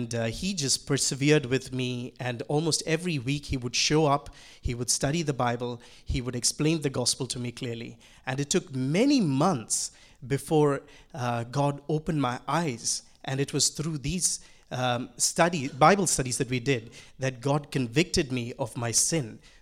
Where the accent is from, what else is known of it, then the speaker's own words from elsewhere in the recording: Abu Dhabi, United Arab Emirates; I was born in Abu Dhabi, which is the capital of the country that we're living in right now, called United Arab Emirates. I've lived there my whole life. My family is very religious, and they come from a conservative, really conservative background.